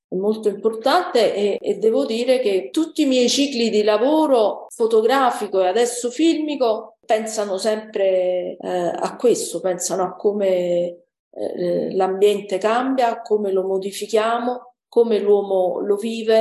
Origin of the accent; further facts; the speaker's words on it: Naples, Campania, Italy; sono una napoletana che fa riferimento sempre al mare